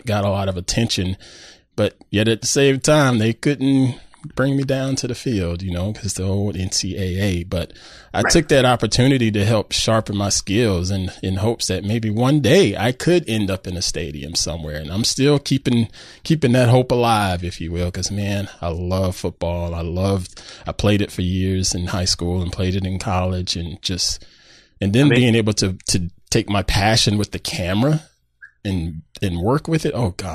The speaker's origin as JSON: {"language": "English", "region": "South Carolina", "country": "United States", "tie": "born or raised there", "accent": "Southern drawl", "lives_now": "Petaluma, United States", "said": "I'm a Carolina man. I'm sure you can tell from my Southern drawl. But I grew up in South Carolina"}